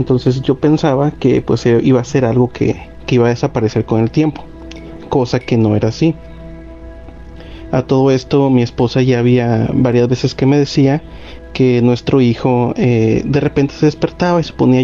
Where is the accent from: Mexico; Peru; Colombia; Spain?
Mexico; Frontera, Coahuila; Soy de Frontera, Coahuila.